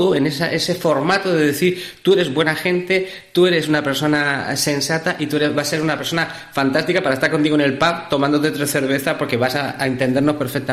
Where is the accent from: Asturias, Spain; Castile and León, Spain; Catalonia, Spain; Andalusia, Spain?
Andalusia, Spain; Córdoba; also born or lived in Ireland; Y yo decía, por la referencia más importante para ellos, en Málaga, decía, no decía Córdoba, pero decía, de Málaga, de la zona de Andalucía, de Málaga.